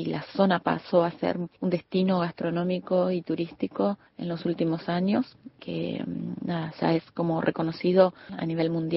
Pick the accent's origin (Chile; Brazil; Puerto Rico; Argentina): Argentina